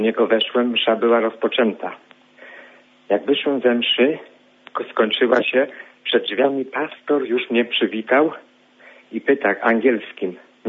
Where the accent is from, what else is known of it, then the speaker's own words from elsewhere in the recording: Greater Poland Voivodeship, Poland; jestem z Wielkopolski.